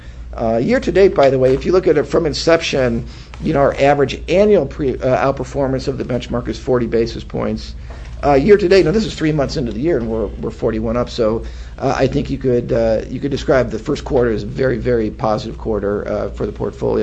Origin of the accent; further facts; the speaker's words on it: Dearborn, Michigan, United States; born there; I was born in Dearborn, Michigan, actually.